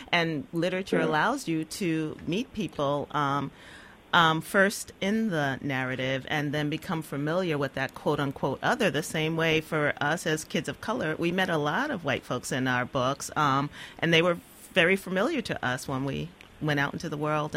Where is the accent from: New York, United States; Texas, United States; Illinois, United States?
New York, United States; Bushwick; And then it was when I came to New York City, I grew up in Bushwick, that I really started finding books